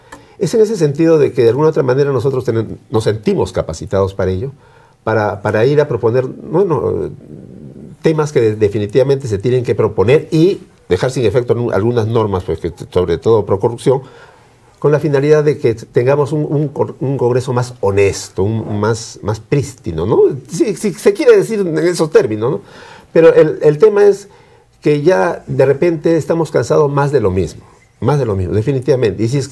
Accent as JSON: {"language": "Spanish", "region": "Lima", "country": "Peru", "said": "Pero ahora pues ya definitivamente yo radico en Lima. Yo soy limeño, ¿no?"}